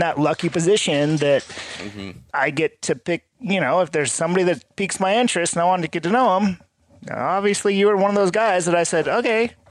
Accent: California, United States; now in Boise, United States; I grew up in California, but I live in Boise now.

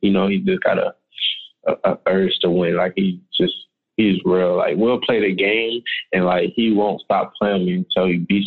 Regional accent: Maryland, United States; Yeah, I mean, we grew up in Maryland, so in the wintertime, we got cold winters.

